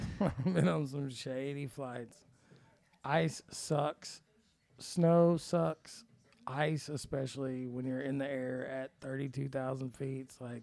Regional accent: Southern United States, United States; Mine was last year and the year before, you know, because I'm from the South.

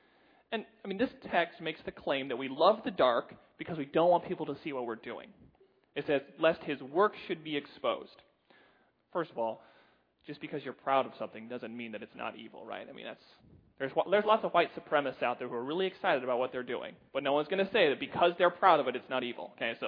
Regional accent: United States; I'm American. I'm a man, I'm a father, I'm a husband, I'm a son

